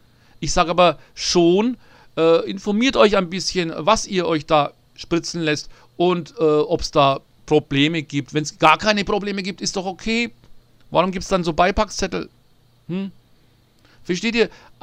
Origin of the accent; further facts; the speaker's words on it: Nuremberg, Bavaria, Germany; accent: Franconian; Ja, ich habe einen fränkischen Akzent, wie ihr hört. Ich bin in Nürnberg groß geworden